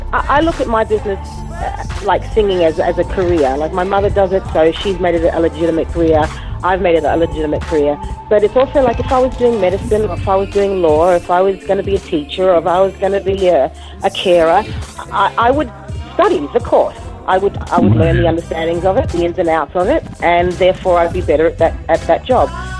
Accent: Australia; I think growing up in Australia, I had a great kind of dictionary of music, but also having a mother who had an American connection

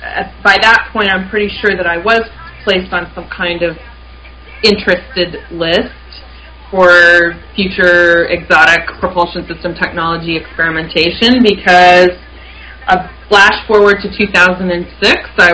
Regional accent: Athens, Ohio, United States; born or raised there

